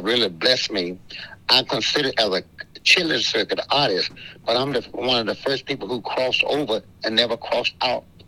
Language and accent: English; Louisiana, United States; born there; now in Chicago, United States; But when I was born in Louisiana, but I migrated to Chicago, thought I was going to have a better opportunity as a black man, as a blues man in Chicago.